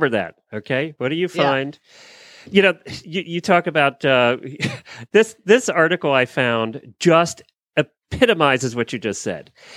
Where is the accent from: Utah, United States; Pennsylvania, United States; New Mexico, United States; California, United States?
Pennsylvania, United States; I grew up in Lancaster County. I didn't know there was a place without horse poop on the road.